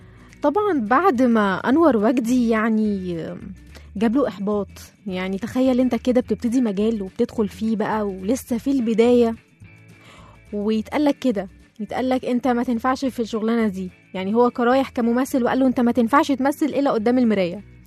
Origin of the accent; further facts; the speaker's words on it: Egypt; فكانت اقرب لينا احنا كده كمصريين عنها كواحده اجنبيه